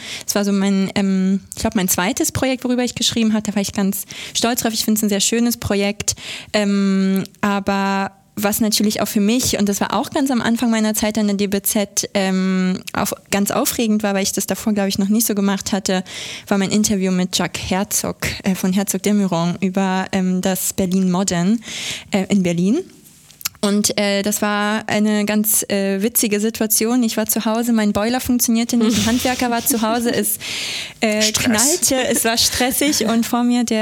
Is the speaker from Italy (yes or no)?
yes; Sardinia, Italy; German is a second language; Ja, genau. Ich komme ja aus Sardinien.